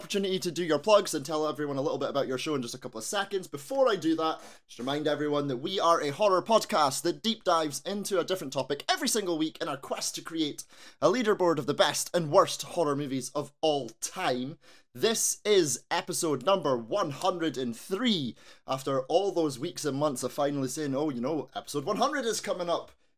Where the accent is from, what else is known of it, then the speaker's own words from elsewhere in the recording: Scotland, United Kingdom; You know, being a Scottish podcast, it comes second nature to us. It's just, you know, it's just a property of our people.